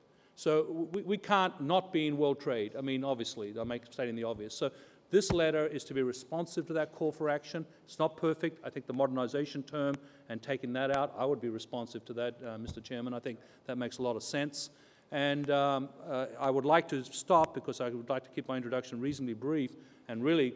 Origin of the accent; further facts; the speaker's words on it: Australia; moved away as an adult; also born or lived in Asia; now in United States; For those of you who can gather the accent, I'm an Australian citizen, so I'm very privileged to serve this country and very proud of it. I've spent 20 years of my life living in Asia and the last 10 years in the state of Michigan